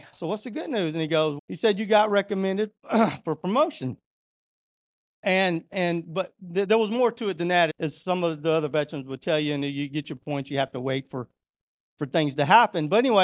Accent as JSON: {"language": "English", "region": "Florida", "country": "United States", "said": "and knowing I was from Florida, we just had some things in common."}